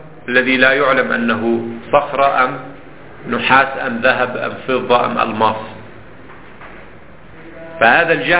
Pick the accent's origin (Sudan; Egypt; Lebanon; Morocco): Lebanon; الجدار يعني في الزمن القديم ما زال عندنا في لبنان أيضا يستعمل في الحقول